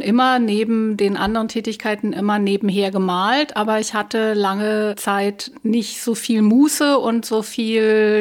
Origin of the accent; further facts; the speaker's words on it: Berlin, Germany; Ich bin Berlinerin